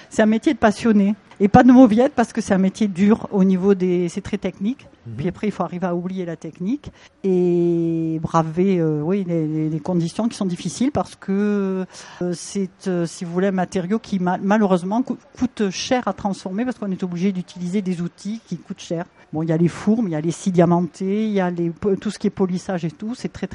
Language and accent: French; Rodez, Occitanie, France; born there; Je suis née à Rhodes, j'en suis partie pour faire mes études. Je suis revenue parce que la vie a fait que je suis revenue à Rhodes.